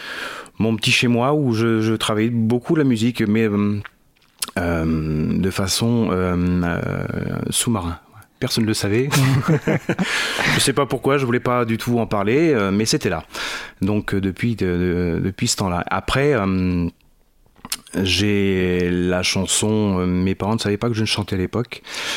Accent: Tonnay-Charente, Nouvelle-Aquitaine, France; Alors moi je viens à côté de La Rochelle. Une petite ville à côté de La Rochelle, mais initialement je suis de Tonnet-Charente.

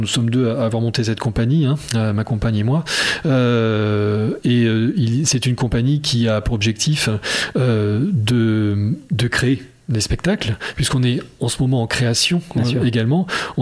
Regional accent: Bordeaux, Nouvelle-Aquitaine, France; now in Poitiers, France; je ne suis pas de Poitiers au début. Ouais. J'habitais Bordeaux. Voilà, j'ai grandi à Bordeaux. Donc effectivement, j'ai des attaches là-bas.

